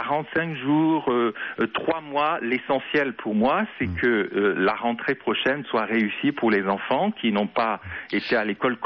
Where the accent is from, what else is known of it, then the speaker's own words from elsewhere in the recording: Gabon; now in Paris, France; je suis Gabonais